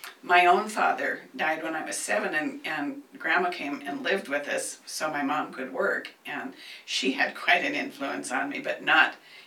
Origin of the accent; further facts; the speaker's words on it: Lewistown, Montana, United States; also born or lived in Conrad; I was actually born in Conrad, though we never lived here. I grew up mostly in Lewistown, Montana.